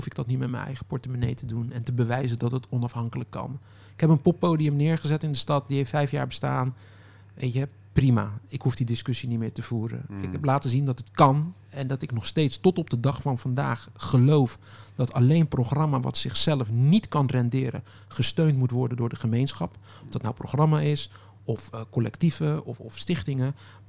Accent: Rotterdam, South Holland, Netherlands; En wij als Rotterdammers waren die 11 miljoen kwijt die ze erin gepompt hadden.

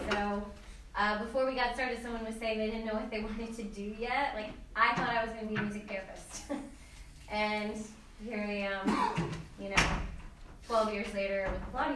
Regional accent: Wilmington, United States; So I moved home. Wilmington is actually my hometown.

